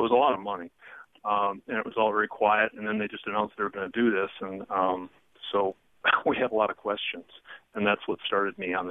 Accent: Red Wing, Minnesota, United States; now in St. Paul, United States; I grew up in Red Wing, which is a river town, Mississippi River town, just south of the Twin Cities in Minnesota. And I still have family there. I live in St. Paul now.

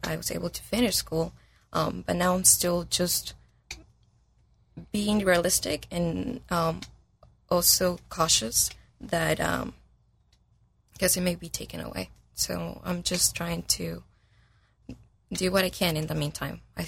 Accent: Mexico; I'm from Mexico.

